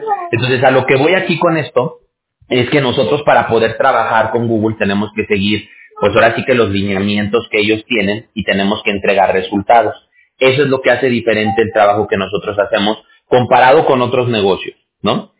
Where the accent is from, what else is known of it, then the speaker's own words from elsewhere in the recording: Aguascalientes, Mexico; now in California, United States; no sé si usted ubique Aguascalientes, que es de donde yo soy.